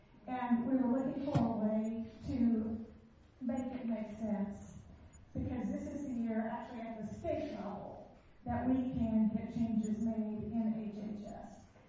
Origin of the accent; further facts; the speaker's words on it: Centerview, Missouri, United States; I'm from Centerview, Missouri.